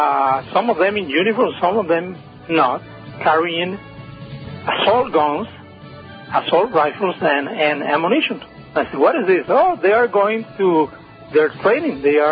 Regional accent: Cuba; moved away; also born or lived in Zurich, Switzerland; I'm from Cuba. And in 1981, I escaped from Cuba with my family, and we ended up in Switzerland. And then I was living in Zurich.

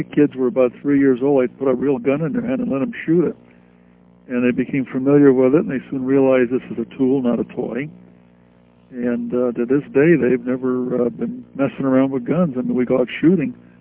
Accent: Arizona, United States; Well, I grew up in the Arizona desert, and guns were very prevalent there.

